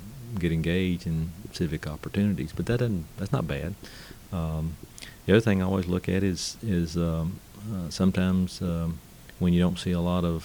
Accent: Waco, Texas, United States; I grew up in Waco, and I love the town.

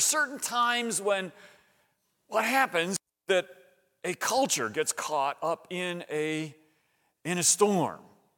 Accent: West Virginia, United States; I'm from West Virginia. You ever hear of that state?

